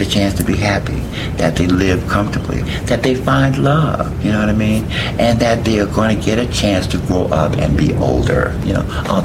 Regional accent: Chicago, Illinois, United States; also born or lived in New York; I grew up partially here in Chicago and in New York. My mother and father were here, and my aunt was in New York, in the Bronx.

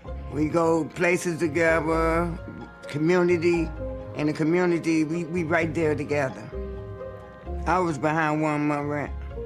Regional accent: Benny Courts, United States; I'm from Benny Courts.

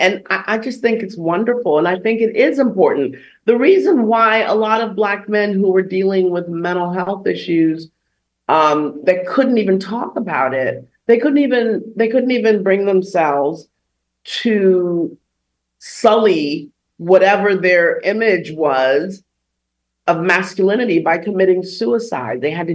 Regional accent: United States; English is a second language; the way that I was brought up, I didn't speak English in my house growing up. So I have always felt that this is home, you know. So there's always been that dividing line, which was the threshold of my front door growing up, where when I was on one side, it was Africa. When I was on the other side, it was America.

